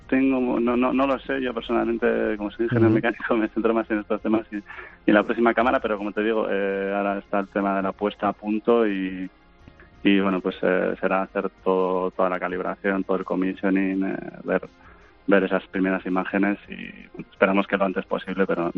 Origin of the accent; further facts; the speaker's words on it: Bilbao, Basque Country, Spain; Yo soy de Bilbao.